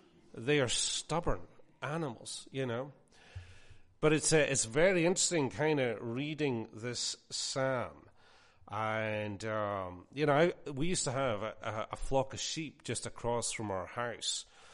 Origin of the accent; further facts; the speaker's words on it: Scotland, United Kingdom; You know, I'm from Scotland. We have a lot of sheep in Scotland